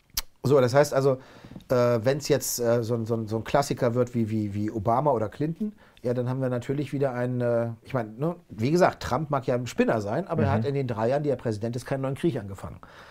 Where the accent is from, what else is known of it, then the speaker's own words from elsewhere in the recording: Northern Germany, Germany; Ich bin ja aus Norddeutschland, Hamburg-Kiel da oben.